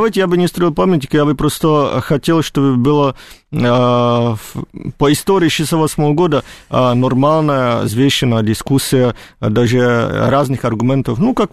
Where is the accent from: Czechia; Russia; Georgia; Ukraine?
Czechia; Russian is a second language; мой родной город, первый вторглись польские танки.